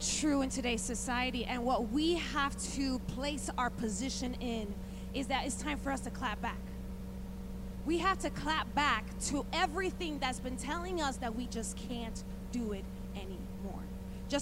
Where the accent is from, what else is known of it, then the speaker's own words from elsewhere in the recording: Chicago, Illinois, United States; We come from Chicago. And in Chicago, you know, we clap back all the time.